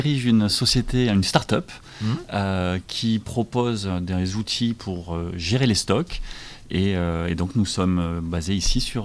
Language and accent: French; Marseille, Provence-Alpes-Côte d'Azur, France; now in Paris, France; je suis pas parisien, moi. Je suis immigré à Paris. Donc, je suis marseillais immigré à Paris.